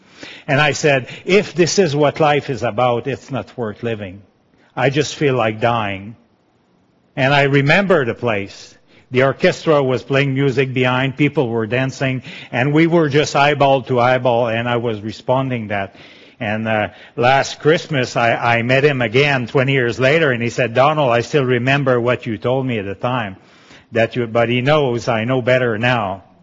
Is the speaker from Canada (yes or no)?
yes; Quebec, Canada; English is a second language; we learned English there, but I kept my accent. You know, Quebecois love their culture. We hear that, but I don't serve culture. I love culture, but I don't serve my culture.